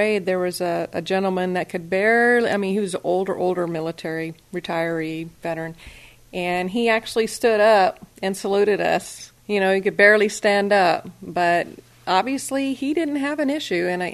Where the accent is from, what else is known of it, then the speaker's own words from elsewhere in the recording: Georgia, United States; We're from the South in Georgia, and there's still a lot of hatred for a lot of things.